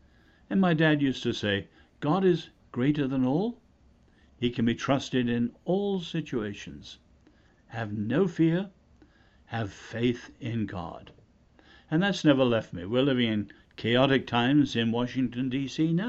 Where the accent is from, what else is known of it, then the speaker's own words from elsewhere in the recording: China; My parents were born in China, both of them. And I was born in China during World War II, as were my two brothers. So we lived in north central China